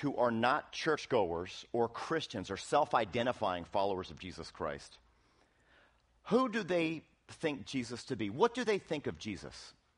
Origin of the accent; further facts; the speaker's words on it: Centerville, United States; I am from Centerville.